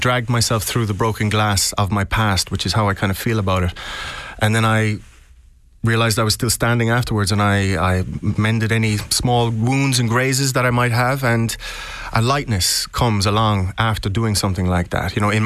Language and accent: English; Tralee, County Kerry, Ireland; That's why the name of the memoir is Memory Town, because Tralee was once my hometown, and then it just, the home was kind of completely removed and it became my memory town.